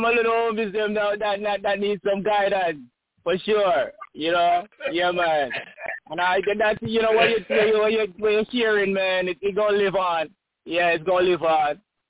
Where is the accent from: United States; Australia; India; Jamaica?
Jamaica; I'm from Jamaica, though, you know.